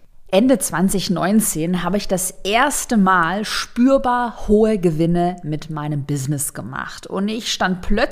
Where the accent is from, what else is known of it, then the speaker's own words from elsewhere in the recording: Tübingen, Baden-Württemberg, Germany; da gab es so einen Spartag, wo man dann zur Kreissparkasse bei uns in Tübingen im Schwabenländle gegangen ist